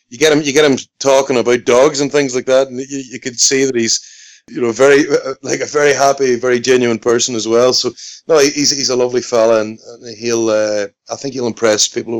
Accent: Northern Ireland, United Kingdom; now in Scotland, United Kingdom; I could say that as a Northern Irish person in Scotland, you know.

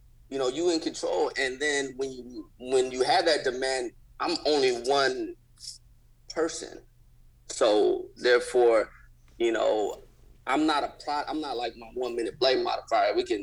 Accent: Sacramento, California, United States; even though I'm from Sacramento and it's a lot slower than LA, but my neighborhood was just active, right?

